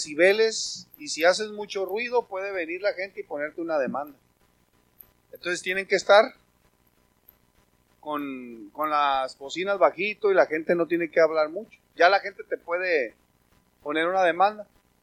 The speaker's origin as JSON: {"language": "Spanish", "country": "Mexico", "said": "porque los judíos igual eran batallosos como los mexicanos, somos batallosos."}